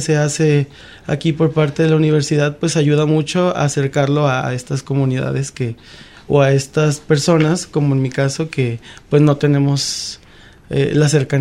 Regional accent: Barranca de Otates, Jalisco, Mexico; Yo soy de un pueblo que se llama Barranca de Otates. Pertenece al municipio de Zacualco de Torres

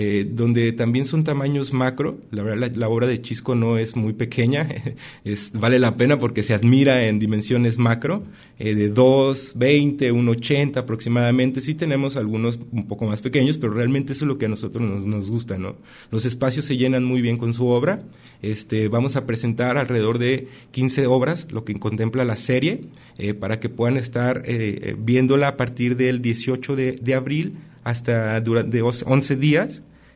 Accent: Jalisco, Mexico; Somos jaliscienses y nos enorgullece estar aquí, ¿no?

